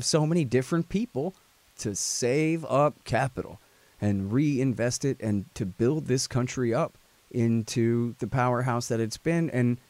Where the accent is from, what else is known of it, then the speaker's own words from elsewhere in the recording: Texas, United States; and I'm from Texas, so maybe, well, I think this is pretty much the same everywhere, right?